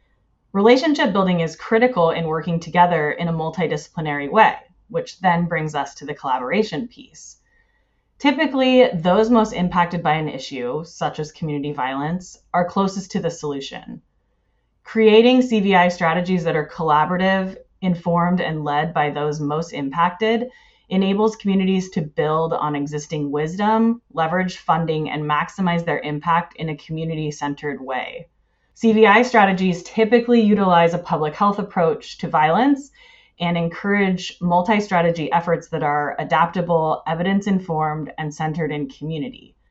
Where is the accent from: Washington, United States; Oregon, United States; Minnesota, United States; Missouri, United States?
Washington, United States; Bellingham; now in Seattle, United States; as Demaxia mentioned, and I am a program manager at NCJA. I was born and raised in Bellingham, Washington, and I now reside in Seattle.